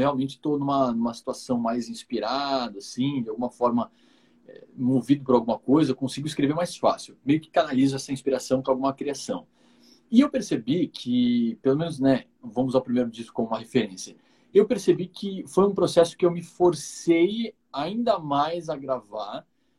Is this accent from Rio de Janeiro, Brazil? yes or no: no; Cotia, São Paulo, Brazil; now in São Paulo, Brazil; Na verdade, eu sou de Cotia, mas moro em São Paulo hoje, e meus pais ainda moram em Cotia.